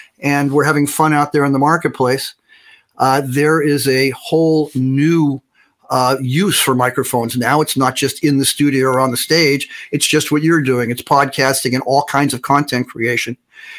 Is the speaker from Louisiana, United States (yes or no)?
no; San Francisco, California, United States; I grew up in San Francisco and kind of came of age during the whole music scene there in the late 60s.